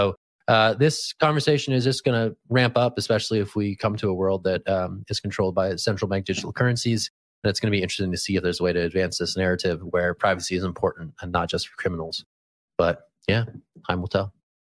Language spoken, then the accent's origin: English; California, United States; born there; So as a Californian by birth, I'm all in.